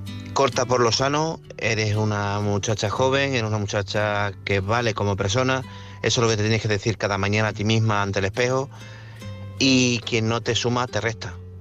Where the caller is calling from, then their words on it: Badajoz, Extremadura, Spain; Buenas noches … de Badajoz.